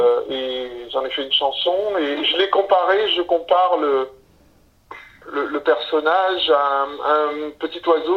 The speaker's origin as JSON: {"language": "French", "region": "Provence-Alpes-Côte d'Azur", "country": "France", "said": "Dans ma famille méridionale, parce que moi je viens des Alpes-Maritimes, j'ai des origines italiennes et méridionales"}